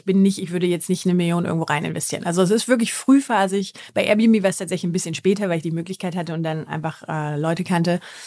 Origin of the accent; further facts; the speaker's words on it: Germany; Kannst ja als Deutscher, kommst du nicht so einfach an coole US-Firmen